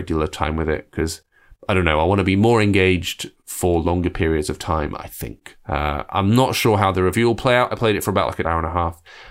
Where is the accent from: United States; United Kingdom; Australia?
United Kingdom; England; I'm English, so I loosely understand cricket, but not baseball.